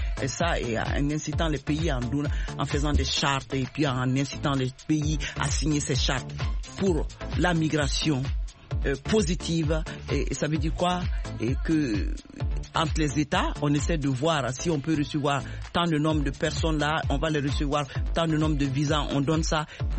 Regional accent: Mali

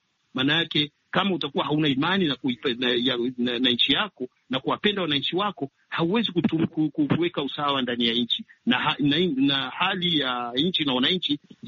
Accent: Burundi; maanake kule kwetu Burundi watu wanapenda kutumia masuala ya kikabila

